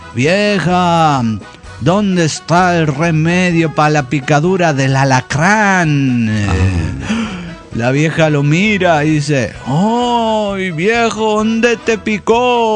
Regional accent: Mexico City, Mexico; de Ciudad de México.

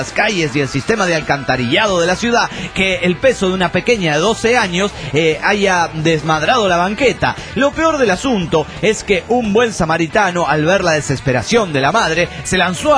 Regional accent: Mexico City, Mexico; del DF mexicano.

